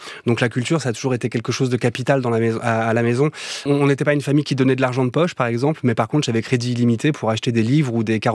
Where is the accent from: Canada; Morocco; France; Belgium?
France; Toulouse, Occitanie; born there; Alors on est tous nés à Toulouse, mais en fait on a quitté Toulouse. Je vais dire que j'ai un endroit de cœur, c'est l'Aveyron.